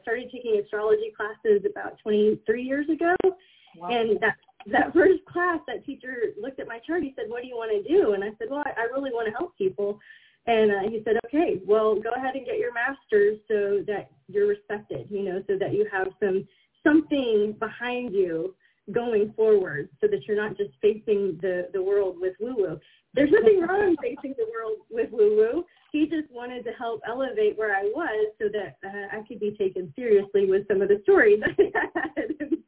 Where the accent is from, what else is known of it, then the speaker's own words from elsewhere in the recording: Austin, Texas, United States; born there; Like you said, you know, Texas to the bone. I was born in Austin. My practice is in Austin.